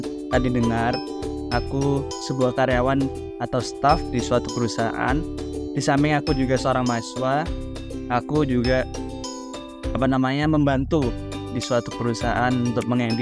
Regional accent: Surabaya, East Java, Indonesia; Aku berasal dari Surabaya

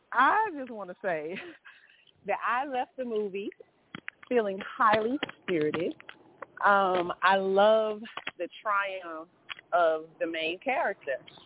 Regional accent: Atlanta, Georgia, United States; I grew up here in Atlanta in a very kind of close-knit culture, race first, if you will, community.

